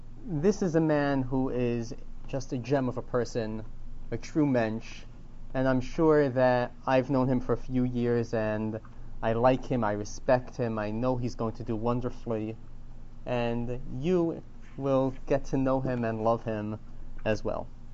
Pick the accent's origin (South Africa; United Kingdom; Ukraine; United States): United States; New York City, New York; I come from New York City, and I don't know if you know this, but sometimes it's hard to find a parking spot where I live.